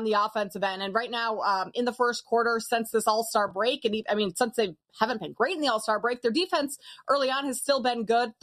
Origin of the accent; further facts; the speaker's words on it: Minnesota, United States; I love that you're giving some love to my Gophers, Minnesota native, as you can hear in my accent.